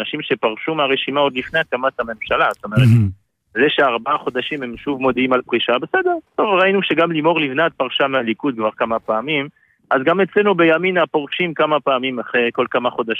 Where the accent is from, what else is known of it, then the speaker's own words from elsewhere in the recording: France; Hebrew is a second language; now in Israel; אני בא מצרפת, כפי שאתה שומע.